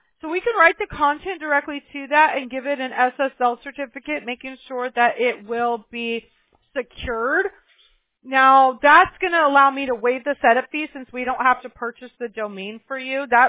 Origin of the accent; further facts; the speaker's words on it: Apple Valley, California, United States; I was actually born in I was raised in Apple Valley and had a house in Corona. So I know all of Southern California very well.